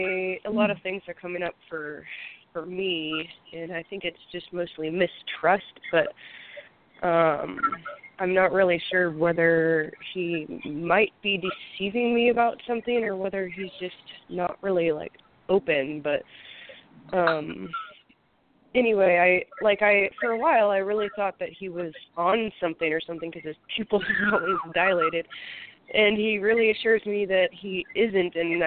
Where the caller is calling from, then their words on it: Oregon, United States; Eastern Oregon.